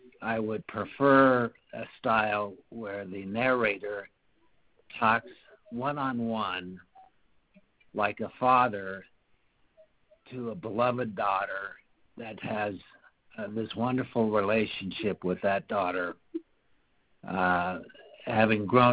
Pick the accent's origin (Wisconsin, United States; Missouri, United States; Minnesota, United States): Minnesota, United States; I just sound like me, but we grew up in Minnesota. I'm not looking for a specialized accent.